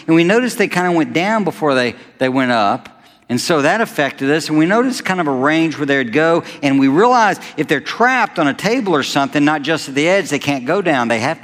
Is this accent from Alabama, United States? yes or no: yes; Alabama, United States; Now, I grew up in Alabama.